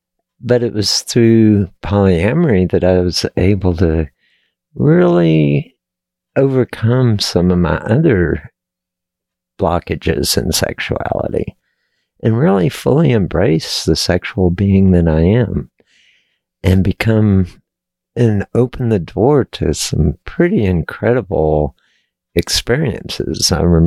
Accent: Texas, United States; which I was never really quite a cowboy, but I was born and raised in Texas.

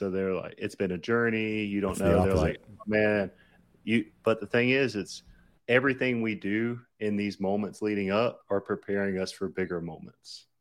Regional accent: the South, United States; accent: Southern; there's my Southern accent coming out

